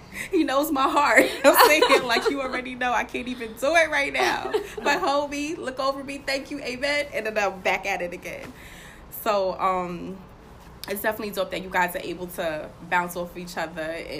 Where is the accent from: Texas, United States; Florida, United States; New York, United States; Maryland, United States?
New York, United States; Long Island; growing up on Long Island, that's our mall.